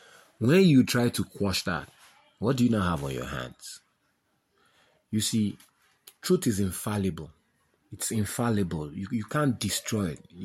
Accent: Nigeria; A lot of people say, you know, as a Nigerian, as an African, there are lots of issues at home in Africa.

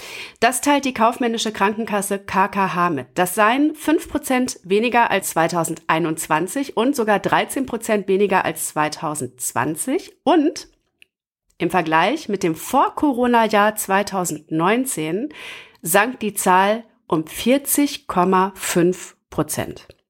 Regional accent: Gütersloh, North Rhine-Westphalia, Germany; ich komme aus Gütersloh.

